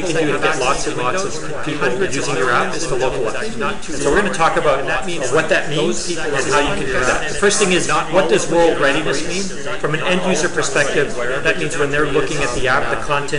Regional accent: Montreal, Quebec, Canada; English is my first language, but I grew up in Canada and Montreal, so I speak French also, and my parents were Italian, so I also kind of understand Italian.

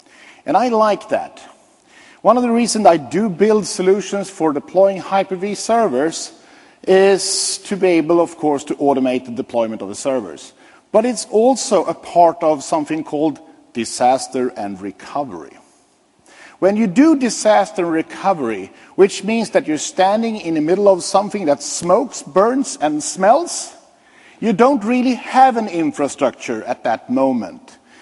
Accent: Sweden; English is a second language; I come from Sweden, which you most likely can hear on my accent.

